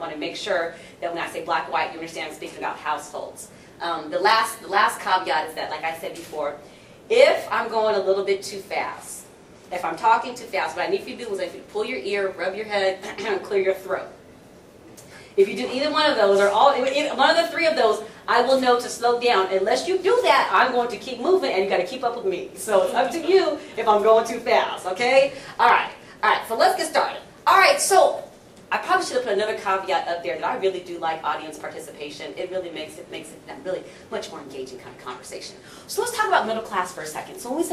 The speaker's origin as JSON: {"language": "English", "town": "Los Angeles", "region": "California", "country": "United States", "also_born_or_lived": "Chapel Hill / Maryland", "said": "I've been telling everybody that I'm from Los Angeles, so I come from a big city, and then I spent some time in North Carolina, Chapel Hill, and that's a small college town."}